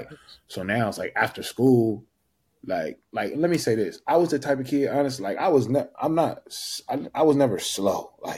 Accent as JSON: {"language": "English", "region": "California", "country": "United States", "said": "even if you're from the South and I'm from California"}